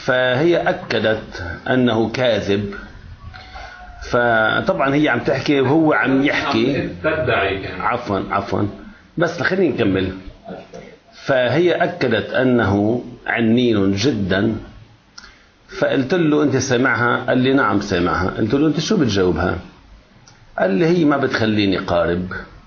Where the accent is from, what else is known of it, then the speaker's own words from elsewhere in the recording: Lebanon; ونساء ما عندنا بلبنان طبيبة شرعية محلفة، ما عندنا قانونا، ما في، لا يوجد.